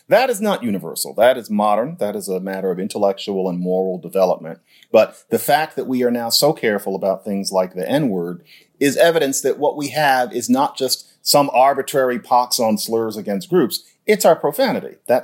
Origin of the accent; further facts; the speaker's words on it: United States; although that's me as an American putting it that way